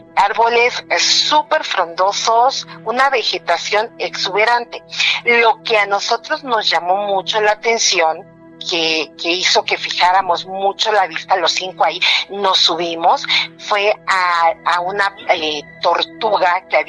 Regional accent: Cancún, Quintana Roo, Mexico; also born or lived in Chiapas; yo soy de Chiapas, crecí en Cancún, y aunque no sé hablar maya, sí entiendo lo que la gente local dice habla maya

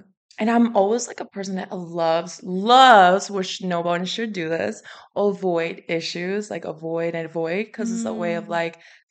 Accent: American Samoa; English is a second language; now in United States; I moved here from American Samoa. It's a small territory. It's a small island on the South Pacific. Moved up here in 2008. And keep in mind, like, English is my second language.

